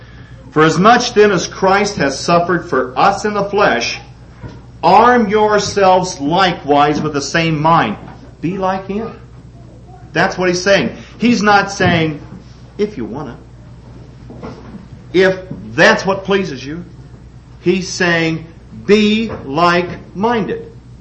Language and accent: English; Missouri, United States; But everybody that knows me knows that I'm from Missouri, and I keep trying and trying and trying.